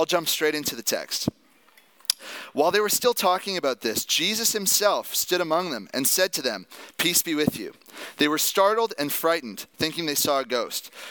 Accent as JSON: {"language": "English", "town": "Walnut Grove", "region": "British Columbia", "country": "Canada", "tie": "born or raised there", "lives_now": "Amsterdam, Netherlands", "said": "I'm from Walnut Grove. I grew up my whole life going to NLCC, the other campus there."}